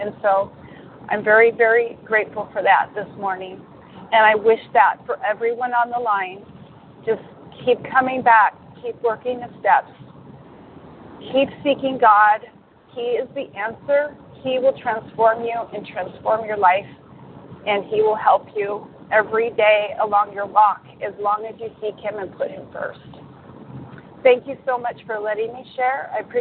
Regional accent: Duvall, Washington, United States; I'm from Duval, Washington, and very grateful to be listening to this meeting this morning.

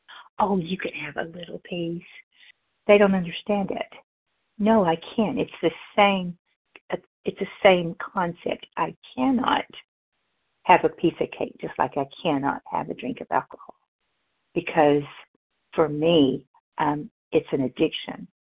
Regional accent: Tennessee, United States; and I'm from Tennessee.

